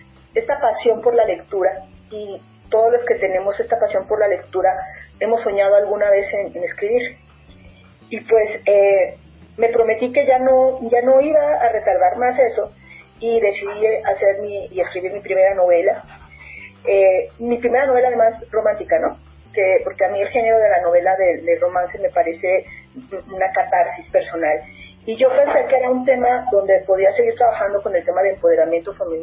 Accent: Mexico; now in Colombia; Pues soy una mujer mexicana, como tú bien dices, indígena otomí, que tengo ya 11 años residiendo acá en Colombia

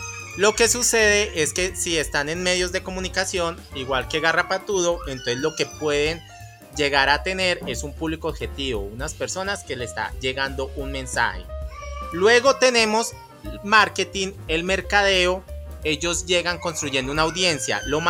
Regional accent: Neiva, Huila, Colombia; born there; nací en Neiva, Huila, pero siempre he trabajado entre Bogotá, Eje Cafetero y Medellín.

